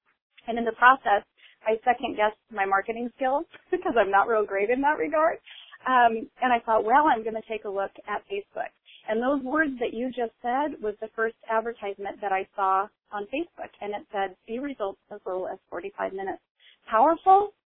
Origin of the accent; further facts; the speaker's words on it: Seattle, Washington, United States; now in Atlanta, United States; Well, I presently live in Atlanta, Georgia, but originally from Seattle, Washington.